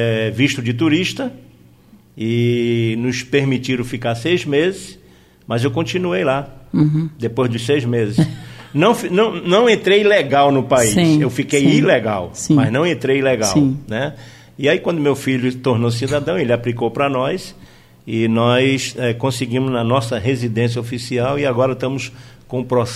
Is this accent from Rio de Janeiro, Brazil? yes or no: yes; Duque de Caxias, Rio de Janeiro, Brazil; moved away; Eu nasci em Duque de Caxias, né? Morei no Centenário, o bairro que eu nasci, e em 71 nós mudamos para um bairro chamado Parque Fluminense